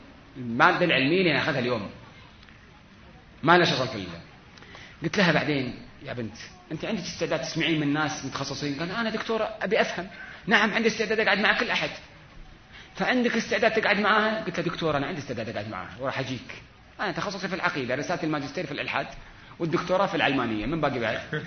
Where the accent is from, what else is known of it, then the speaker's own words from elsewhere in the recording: Kuwait; في المعهد الديني عندنا في الكويت